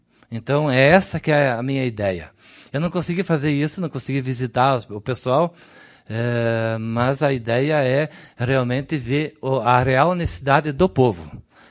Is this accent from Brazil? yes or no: yes; Mormaço, Rio Grande do Sul, Brazil; Eu sou de Mormaço, tenho bloco de produtor no Mormaço, resido, pai reside em Mormaço